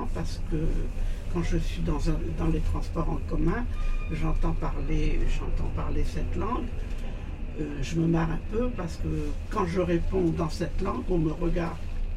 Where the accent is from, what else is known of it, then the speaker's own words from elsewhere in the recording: Meknes, Fès-Meknès, Morocco; born there; Donc c'est une langue mi-arabe, mi-berbère. Donc je suis né au Maroc.